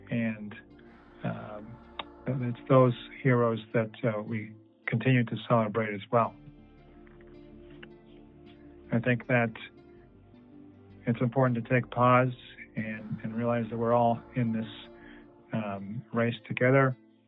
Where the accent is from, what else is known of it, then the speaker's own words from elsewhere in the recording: Chicago, Illinois, United States; born there; I was born in Chicago.